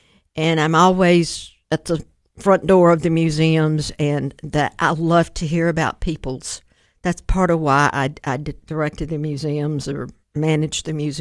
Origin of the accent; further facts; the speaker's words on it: Cookeville, Tennessee, United States; But I was born and raised here in Cookeville and very proud of it. I left for a short period of time when I got through school at Tennessee Tech. But I came back home